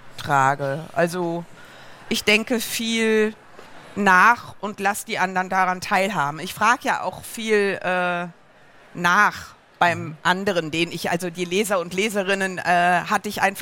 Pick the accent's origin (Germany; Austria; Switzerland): Germany; Rhineland; aber ich bin Rheinländerin. Ich glaube, wir Rheinländerinnen und Rheinländer kommen nicht ohne das Selbstgespräch aus.